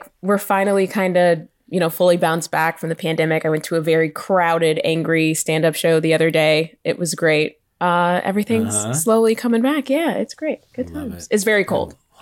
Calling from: New York, United States; I am zooming in from Harlem, New York on 125th Street.

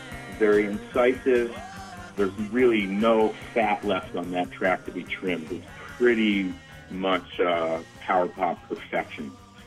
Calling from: New Bedford, Massachusetts, United States; I'm calling from New Bedford, Massachusetts.

